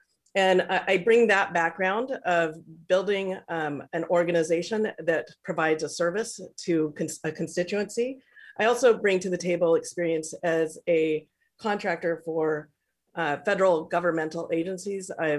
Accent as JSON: {"language": "English", "town": "Seaside", "region": "Oregon", "country": "United States", "tie": "born or raised there", "also_born_or_lived": "Portland", "said": "So I grew up in Seaside. I have deep roots here. My family has actually had a residence in the community for about 100 years. When I entered high school, my family moved to Portland for a bit"}